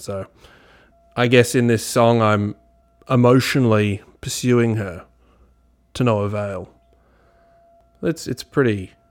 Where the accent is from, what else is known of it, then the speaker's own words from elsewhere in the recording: Perth, Western Australia, Australia; from Perth, West Australia.